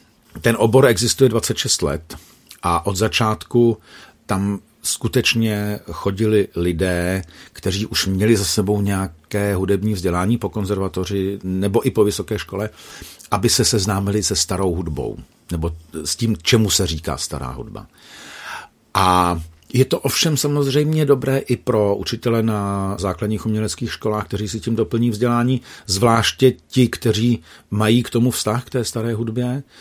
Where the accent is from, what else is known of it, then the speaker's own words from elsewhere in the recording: Brno, South Moravian Region, Czechia; also born or lived in Prague; já jsem se narodil v Praze, ale v Brně jsem vyrostl